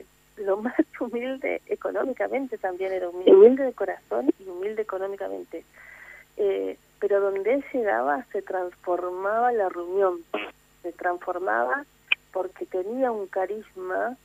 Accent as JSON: {"language": "Spanish", "town": "La Paz", "region": "Entre Ríos", "country": "Argentina", "said": "Nos hace bien, sí, como paceños, también como entrerrianos"}